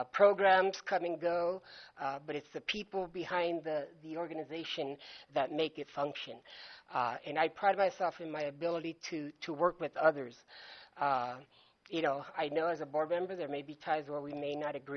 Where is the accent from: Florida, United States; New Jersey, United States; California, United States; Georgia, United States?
California, United States; La Puente; now in West Covina, United States; I grew up in La Puente, and as a kid in La Puente, you know, it was like, ooh, West Covina, one day I can get there.